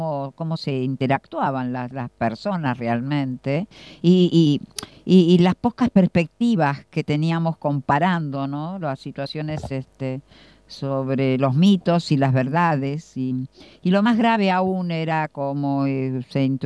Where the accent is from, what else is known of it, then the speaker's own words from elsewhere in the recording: General San Martín, Buenos Aires Province, Argentina; soy del distrito de General San Martín